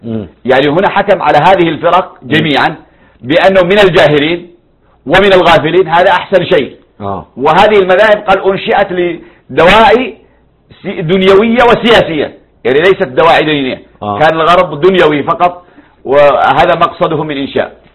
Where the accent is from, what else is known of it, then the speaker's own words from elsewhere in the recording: Yemen; وهذا الكتاب للأسف يوزع حتى عندنا في اليمن